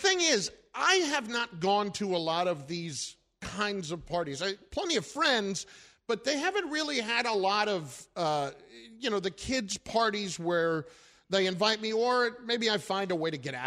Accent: New Jersey, United States; Well, I'm from Jersey.

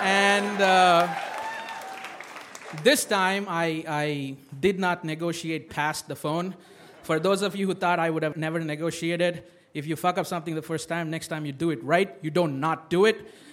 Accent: India; I grew up in India

